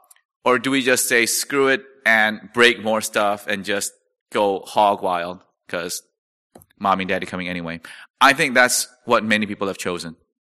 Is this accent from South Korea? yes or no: yes; South Korea; Whether from my home country of Korea, or the U.S., or Rome